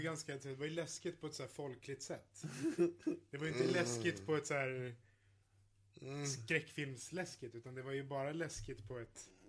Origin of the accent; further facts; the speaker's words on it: Uppsala, Uppsala County, Sweden; now in Malmö, Sweden; Sen så ville jag bort ifrån Uppsala där jag kommer ifrån.